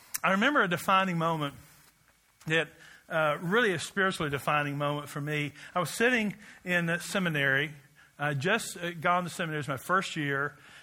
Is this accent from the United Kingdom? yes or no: yes; Glasgow, Scotland, United Kingdom; I was in Glasgow, and everyone there is my hometown.